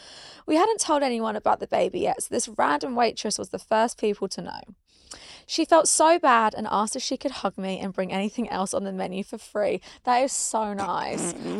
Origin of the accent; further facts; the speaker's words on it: India; Considering I'm Indian, I didn't come out that much hair.